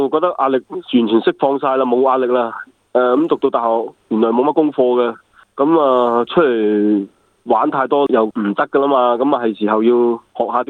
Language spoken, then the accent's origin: Cantonese; Guangzhou, Guangdong, China; 我喺西关出世，喺东山长大，所以以前嘅西关、东山我都玩晒噶啦。